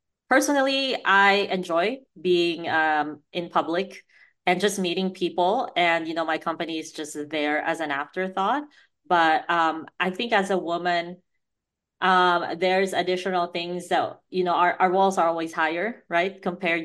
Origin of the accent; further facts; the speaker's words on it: Philippines; especially as a Filipino